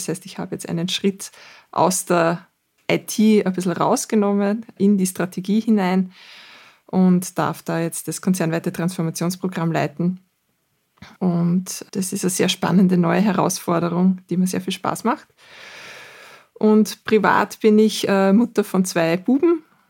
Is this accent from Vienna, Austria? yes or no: no; Burgenland, Austria; Ich komme aus dem Südburgenland, habe dort eine HTL für Informatik gemacht